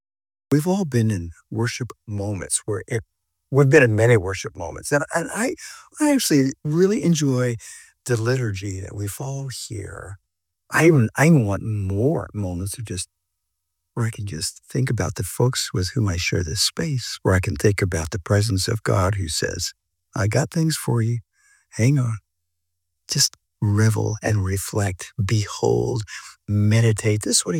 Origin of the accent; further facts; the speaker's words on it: United States; Okay, I'm an American. We don't do that here.